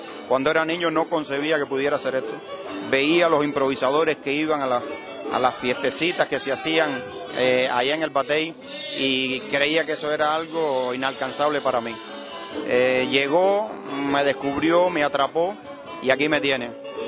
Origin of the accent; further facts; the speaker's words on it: Melena del Sur, Mayabeque, Cuba; born there; Nací en Melena del Sur, en un bateicito rural, un caserío de campo que se llama Ojo de Agua, entre los límites entre Melena del Sur y Guines, hoy provincia de Mayabeque.